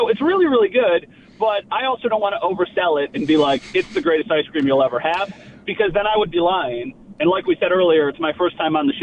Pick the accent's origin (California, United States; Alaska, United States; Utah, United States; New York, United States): New York, United States